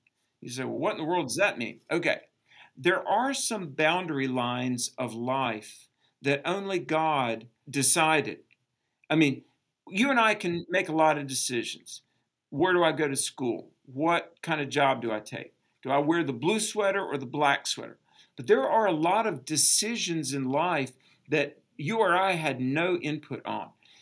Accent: the South, United States; accent: Southern; I have a Southern accent because I was born in the South.

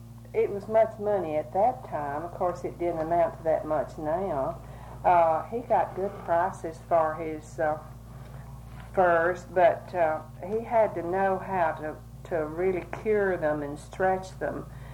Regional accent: Burke, Texas, United States; born there; I was born near Burke, Texas, October the 3rd, 1913.

